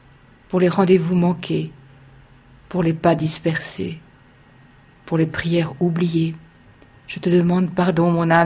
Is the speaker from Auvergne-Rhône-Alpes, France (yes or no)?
yes; Clermont-Ferrand, Auvergne-Rhône-Alpes, France; born there; je suis née à Clermont-Ferrand, dans la maison où habitait une sœur de Pascal, Madame Florin-Perrier